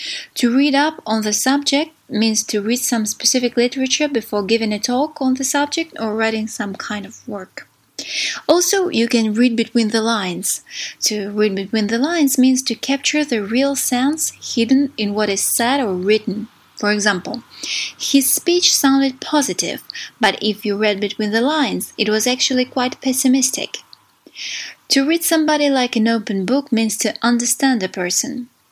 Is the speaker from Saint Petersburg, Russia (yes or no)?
yes; Saint Petersburg, Russia; I'm from St. Petersburg, Russia.